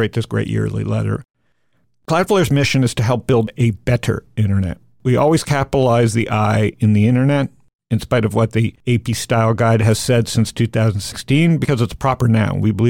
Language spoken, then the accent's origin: English; Canada; I'm Canadian too. We have that in common.